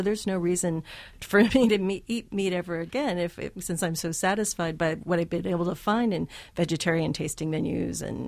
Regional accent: Michigan, United States; You know, I'm a Midwestern girl. I grew up outside of Detroit eating meat at least two or three times a day.

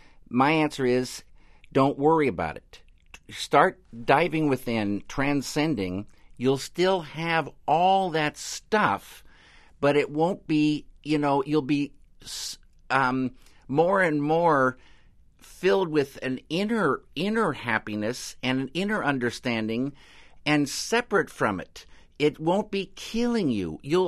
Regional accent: Pacific Northwest, United States; And I had always thought, growing up in the Northwest, that it was something I loved

